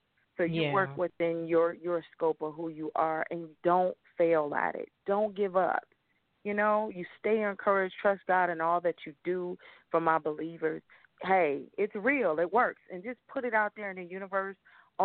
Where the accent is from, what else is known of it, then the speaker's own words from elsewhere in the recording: Detroit, Michigan, United States; because I'm originally from Detroit. Shout out to my Motor City folks.